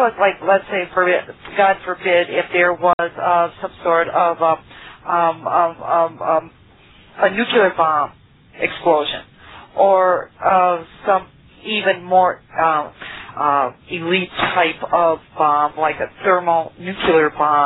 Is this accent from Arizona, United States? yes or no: yes; Arizona, United States; I'm from the Arizona area.